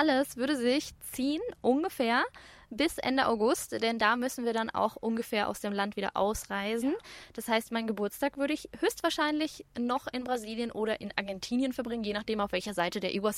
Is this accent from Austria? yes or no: no; Uruguay; als die Leute mich früher gefragt haben, von wo bist du oder deine Familie oder dein Ursprung oder sowas, da habe ich gesagt, ja, aus Uruguay.